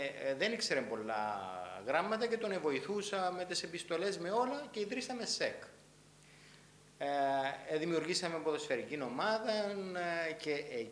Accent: Asha, Famagusta District, Cyprus; Και έτσι εμεγάλωσα στην Άσια, μέσα σε αυτόν το περιβάλλον της Εκκλησίας, των Εθνικοφρόνων Σωματείων και ό,τι είχε σχέση με την Ελλάδα.

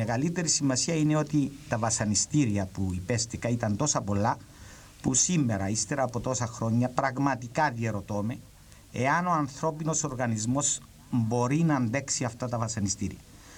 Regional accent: Lagoudera, Nicosia District, Cyprus; Μετά που έγινε κέρφιου στο χωριό μου στα Λαγουδερά.

